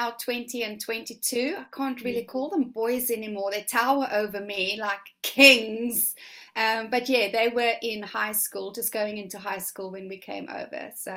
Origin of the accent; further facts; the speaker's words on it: South Africa; moved away as an adult; I was born in South Africa and lived there for majority of my life